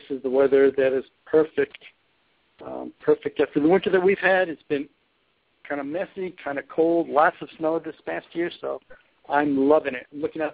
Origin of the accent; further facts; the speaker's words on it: Manhattan, New York, United States; I was born and raised in Manhattan, but that's probably going back too far.